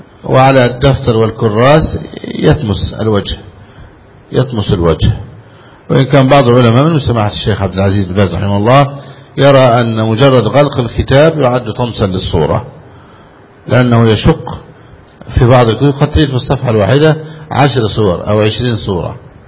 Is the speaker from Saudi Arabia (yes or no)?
no; Egypt; أما عندنا في مصر في صلاة الجمعة بعض الإخوة يمد رجليه